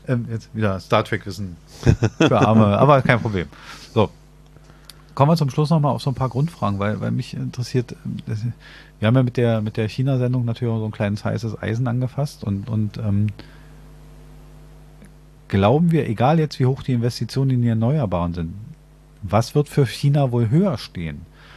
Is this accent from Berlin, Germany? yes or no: yes; Berlin, Germany; als Berliner wissen wir das sehr genau